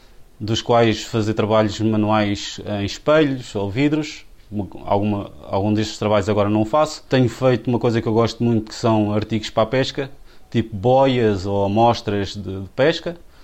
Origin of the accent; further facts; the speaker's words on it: Nazaré, Leiria, Portugal; now in Oeiras, Portugal; tenho 49 anos, sou da Nazaré, vivo em Oeiras